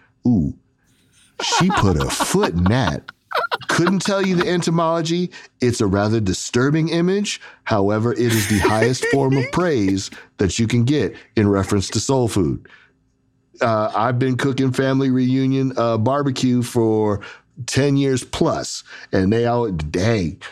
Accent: San Francisco, California, United States; And I grew up in the San Francisco Bay, and I got a real connection to Pinoy culture.

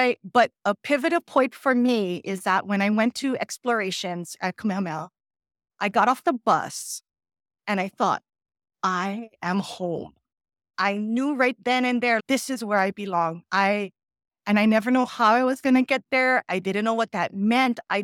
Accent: Hawaii, United States; And so I think not really realizing how fortunate I was growing up on Maui and being in a community that everybody, right?

